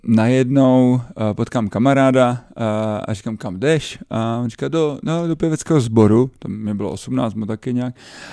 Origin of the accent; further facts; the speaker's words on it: Sezimovo Ústí, South Bohemian Region, Czechia; accent: Ostrava; i když jsem teda ze Sezimova Ústí.